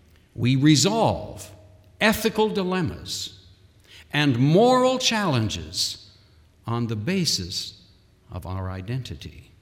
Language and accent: English; Canada; Now, I am a Canadian.